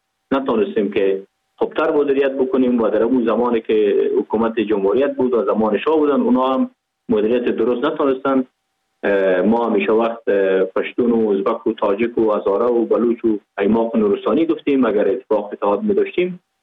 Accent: Pakistan; born or raised there

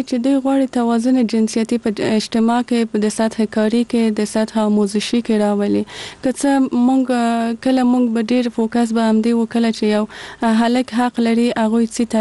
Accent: Kabul, Afghanistan; born there; زه په کابل کې زغیدلې یم او دلته مجوون کړی.

